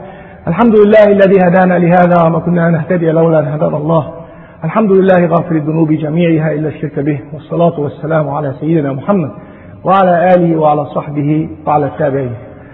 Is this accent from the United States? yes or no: no; Egypt; When I was growing up in Egypt, they used to brainwash me and my wife